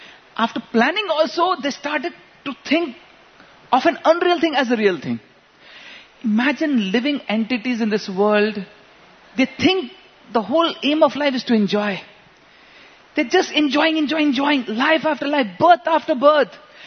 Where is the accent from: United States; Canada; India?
India; Bihar; English is a second language; This is many, many years back. I come from Bihar.